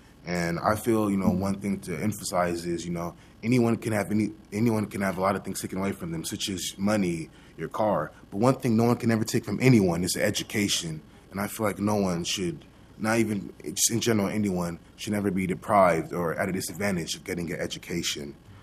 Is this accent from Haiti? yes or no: yes; Haiti; now in Portland, United States; I attend David Douglas High School. I am from Haiti